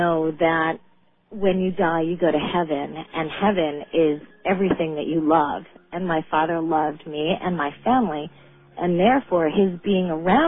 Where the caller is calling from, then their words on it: Boston, Massachusetts, United States; I'm calling from Boston.